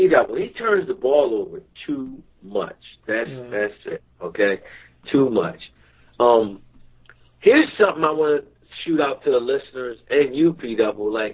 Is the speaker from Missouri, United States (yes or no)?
yes; Missouri, United States; I'm from Missouri, okay?